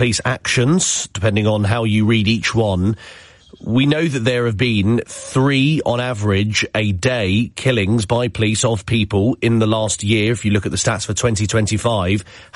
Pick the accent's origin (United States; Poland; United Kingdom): United Kingdom; Mr. Hayden, as a Brit listening to the press conference from the Secretary for Homeland Security